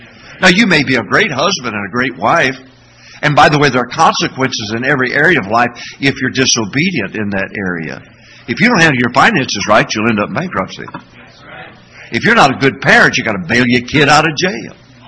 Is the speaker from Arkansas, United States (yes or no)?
yes; Arkansas, United States; I've led people to Christ because I'm from Arkansas. It's hard to believe, isn't it?